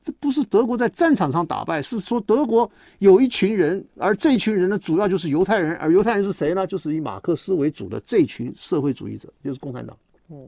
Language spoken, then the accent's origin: Chinese; Taiwan; 你说现在我们台湾人啊，你到了美国三代以后，你到底你是什么人啊？看起来就不像台湾人了吧